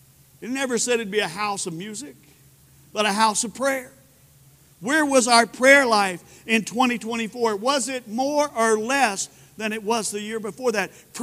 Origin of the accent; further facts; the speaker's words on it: Spearman, Texas, United States; I remember growing up, there used to be cherry trees in my hometown. We loved cherries. I loved the ones that would get ripe like that and be dark red. And we would know, we knew where every cherry tree was in Spearman.